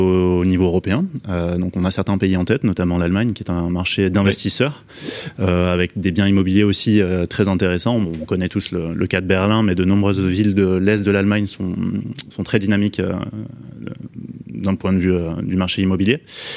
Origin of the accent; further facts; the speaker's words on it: Montpellier, Occitanie, France; Alors nous, on aime bien le sud de la France, comme vous le savez, puisqu'on est originaire de Montpellier.